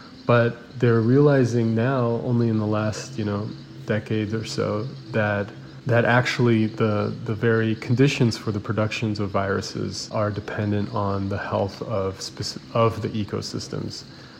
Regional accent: Arizona, United States; Yeah, so, you know, growing up in Arizona

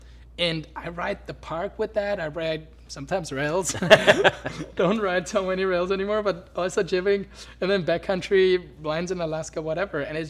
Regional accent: Bavaria, Germany; English is a second language; I grew up a bit outside of Munich.

